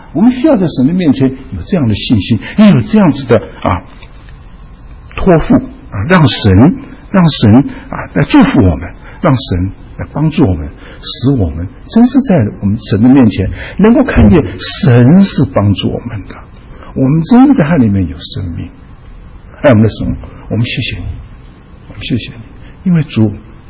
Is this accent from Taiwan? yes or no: no; China; 所以这是我们中国人的啊，我中国人的责任。